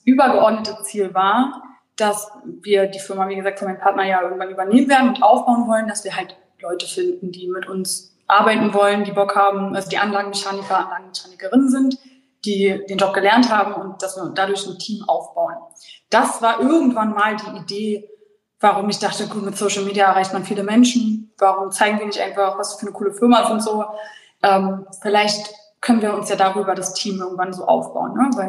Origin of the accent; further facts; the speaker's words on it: Berlin, Germany; born there; ich bin 1995 in Berlin geboren.